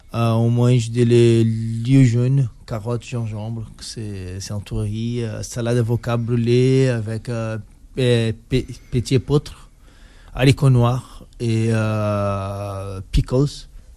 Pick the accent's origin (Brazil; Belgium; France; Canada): Brazil; Rio de Janeiro; Itacoa, c'est la petite plage que j'ai grandi au Brésil.